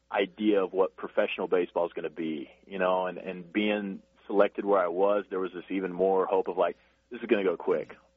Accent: Amarillo, Texas, United States; Bill, growing up in Amarillo, we didn't actually have much affiliated baseball. We had an independent team, the Amarillo Dillas, when I was younger.

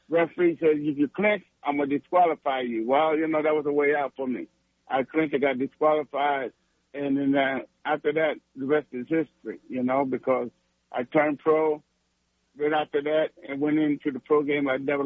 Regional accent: Easton, Pennsylvania, United States; Well, you know, Easton is just, you know, it's a small town, still a small town. We got about 26,000 people here.

